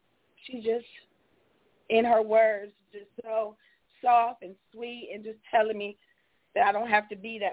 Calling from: Charleston, West Virginia, United States; I'm from Charleston, West Virginia.

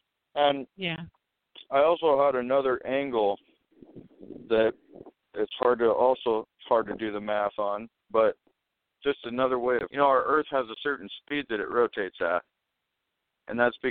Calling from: Washington, United States; Yep, I'm right across from Seattle. I can see Seattle from where I work.

